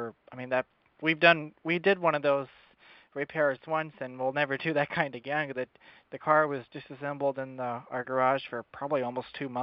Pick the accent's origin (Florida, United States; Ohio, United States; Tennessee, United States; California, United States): California, United States; I'm from California, so, you know, things are a little different out there.